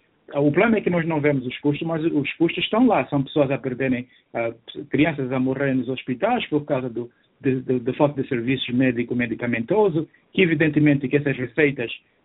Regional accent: Angola; moved away; Eu não vivo em Angola já há alguns anos, eu saí de Angola em 2005

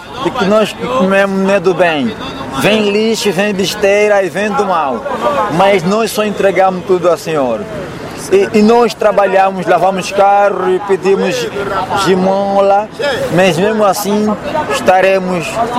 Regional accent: Malanje, Angola; moved away; E cresci em Malanje, saí em 92, de lá para aqui, em tempo de desconflito, e até hoje existo aqui.

